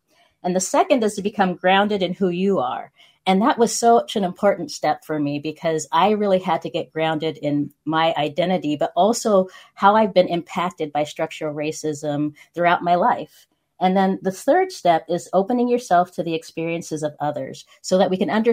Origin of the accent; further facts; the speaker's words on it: Spokane, Washington, United States; I grew up in Spokane, Washington, and it's a very, you know, less than 1% Black when I grew up.